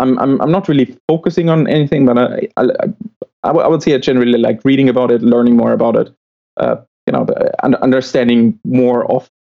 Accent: Austria; moved away as an adult; now in Berlin, Germany; I was born and raised in Austria, and in 2009, I moved to Berlin due to my job as software developer. Have been living in Berlin since then.

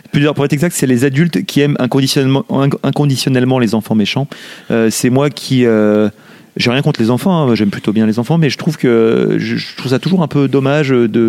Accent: Villeurbanne, Auvergne-Rhône-Alpes, France; Je rappelle pour les auditeurs que je suis lyonnais, enfin je suis villeurbanais, ce qui est pareil.

